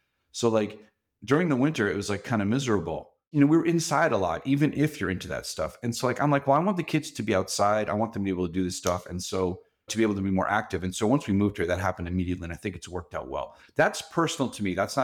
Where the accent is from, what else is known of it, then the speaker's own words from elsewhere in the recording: New England, United States; Like, I grew up in New England and I went to school. I went to college in Jersey.